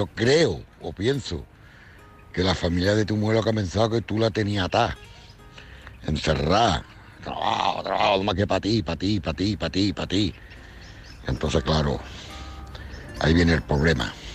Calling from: Cádiz, Andalusia, Spain; de Cádiz.

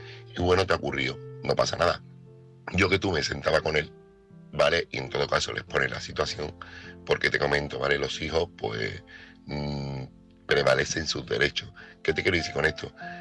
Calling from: Seville, Andalusia, Spain; corresponsal de Sevilla.

